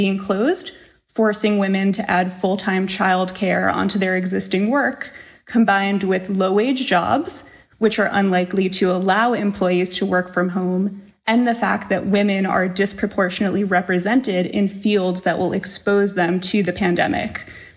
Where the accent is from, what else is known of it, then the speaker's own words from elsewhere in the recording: United States; the United States, which is not only my home country